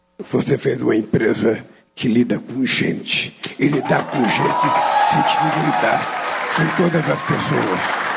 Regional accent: Caetés, Pernambuco, Brazil; born there; moved away; also born or lived in São Paulo; Eu sou nascido na cidade de Caetés, em Pernambuco, que em 1962 não era cidade, era um subdistrito de Garanhuns, e virou cidade em 1962.

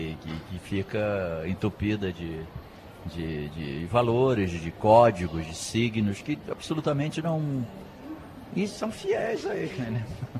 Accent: Rio de Janeiro, Brazil; moved away; os amigos meus de Rio, eu sou carioca, né? E vim para cá em 72.

